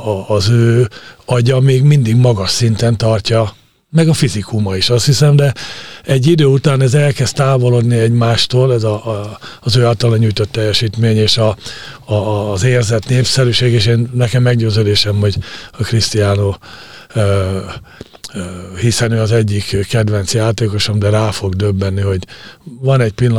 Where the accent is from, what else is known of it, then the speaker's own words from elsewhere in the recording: Szabolcs-Szatmár-Bereg, Hungary; born there; szabolcsi születésű vagyok